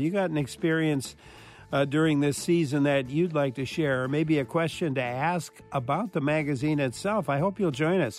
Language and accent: English; Stoughton, Wisconsin, United States; born there; well, you know, I was born in Stoughton, Wisconsin.